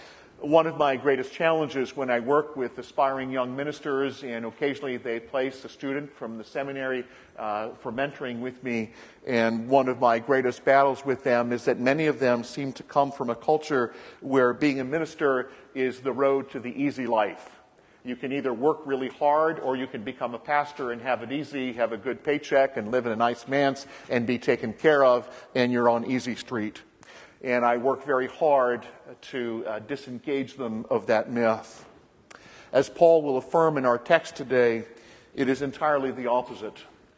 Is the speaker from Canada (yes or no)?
yes; Canada; And we kept telling them, sorry, we're Canadian, we can't vote.